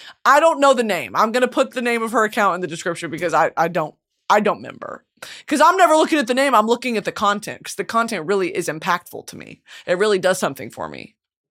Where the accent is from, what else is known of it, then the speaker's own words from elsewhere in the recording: United States; I'm respectful. I'm American.